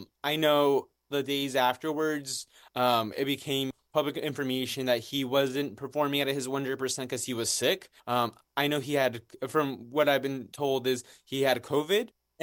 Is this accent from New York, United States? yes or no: no; Dallas, Texas, United States; I'm originally from Dallas, so it was a little bit like being back home for a couple of days.